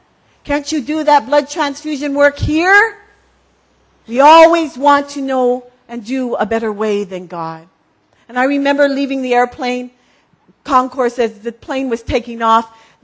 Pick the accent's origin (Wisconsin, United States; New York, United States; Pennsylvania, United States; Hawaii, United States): Hawaii, United States; In all my years as a child growing up on Oahu, I have never seen fog like this.